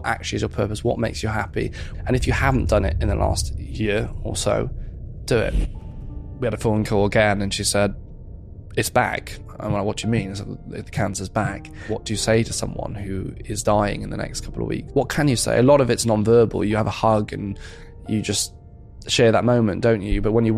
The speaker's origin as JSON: {"language": "English", "region": "Wales", "country": "United Kingdom", "tie": "born or raised there", "said": "I was brought up and born and brought up in West Wales. I lived on a little small holding. My parents, not farmers actually, often people assume they would be a farming background. My dad, a policeman. My mum worked in the bank."}